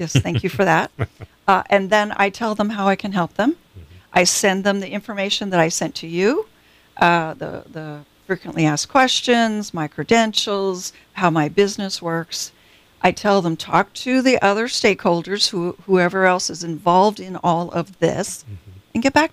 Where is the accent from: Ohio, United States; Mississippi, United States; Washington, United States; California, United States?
California, United States; because I'm from the Bay Area originally, I still have former clients.